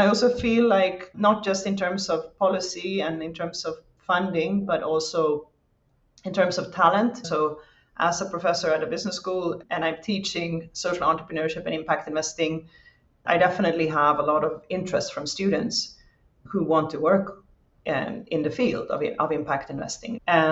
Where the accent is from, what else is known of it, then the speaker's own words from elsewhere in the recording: Sweden; now in Spain; I'm based in Spain. I'm from Sweden originally, actually, but I worked in Brussels at the European Venture Philanthropy Association, which is now called Impact Europe.